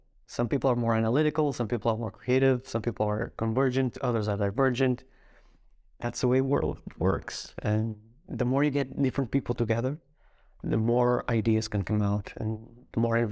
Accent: Portugal; I noticed in other situations a bit of resistance when I show up as, I'm from Portugal.

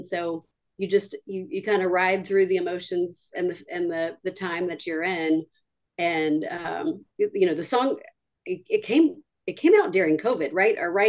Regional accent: Texas, United States; I'm not going to attempt a French accent, I'm from Texas

